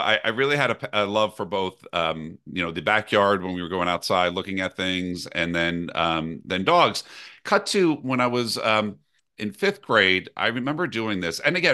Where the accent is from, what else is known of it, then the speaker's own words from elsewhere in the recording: Brick, New Jersey, United States; but I practiced in my hometown in Brick, New Jersey.